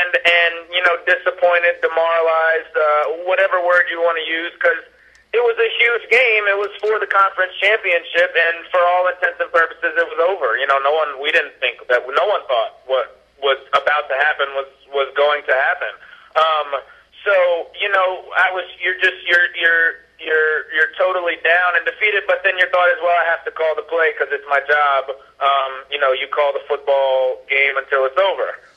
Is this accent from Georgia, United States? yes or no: no; Jackson, Mississippi, United States; I'm from Jackson, Mississippi, and actually grew up about 10 seconds down the street from Millsaps, literally.